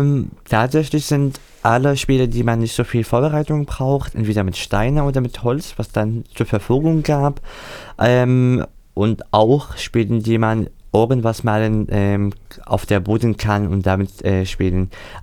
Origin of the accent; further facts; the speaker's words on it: Syria; German is a second language; now in Germany; Ich bin im Osten von Syrien aufgewachsen, in der Nähe von dem Fluss Euphrat, in der Umgebung, also knapp an der Grenze von dem Irak, nicht direkt, aber die Stadt zwischen der Wüste inmitten des Landes Syrien und Irak.